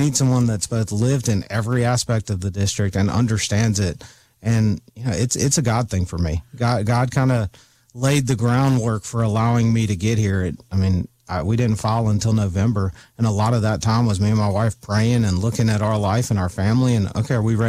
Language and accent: English; Alabama, United States; because I grew up driving my boat on Mobile Bay, right? Right. I grew up on Fish River. Like, I know this area